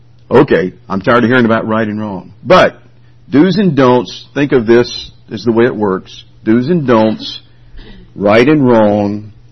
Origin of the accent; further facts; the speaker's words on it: Alabama, United States; Not the least of which is because I'm from Alabama.